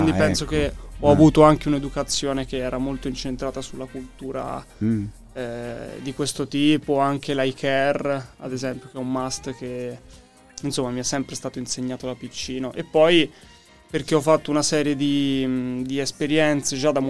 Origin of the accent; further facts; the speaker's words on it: Arezzo, Tuscany, Italy; Sono nato al San Donato d'Arezzo.